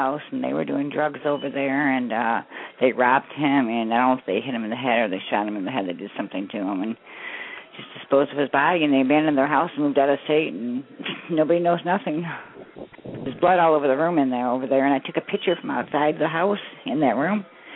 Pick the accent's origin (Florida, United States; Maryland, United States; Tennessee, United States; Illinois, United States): Florida, United States; I'm from Citrus County, Florida.